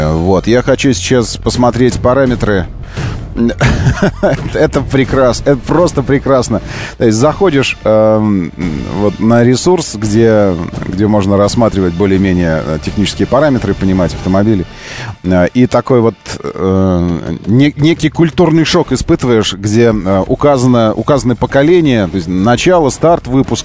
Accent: Moscow, Russia; мы же москвич

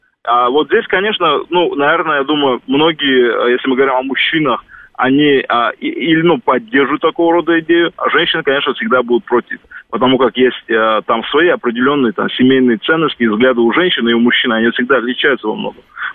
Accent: Dagestan, Russia; Вот я родом из Кавказа тоже, только из соседней республики, там, республика Дагестан.

